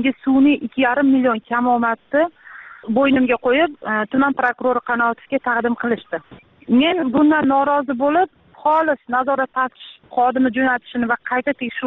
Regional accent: Baliqchi, Andijan Region, Uzbekistan; born there; 1982-yil 25 fevral Andijon viloyati Baliqchi tumanida tug'ilganman.

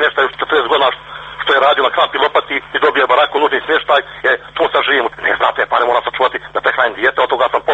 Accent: Montenegro; Nije se mogao vjerovati da ću kao Crnogorac ođe na svoje zemlji da skićem tu pojeg ulica.

